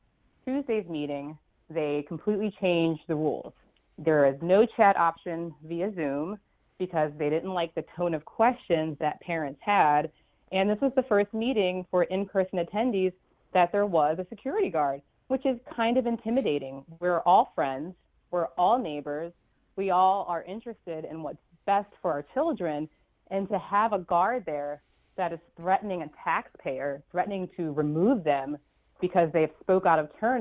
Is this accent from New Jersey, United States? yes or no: no; Philadelphia, Pennsylvania, United States; also born or lived in Los Angeles; I lived in Los Angeles, where I managed a nightclub in Hollywood. But I'm from Philadelphia, and I took all of these experiences, and I brought them back home to help make my community a stronger place.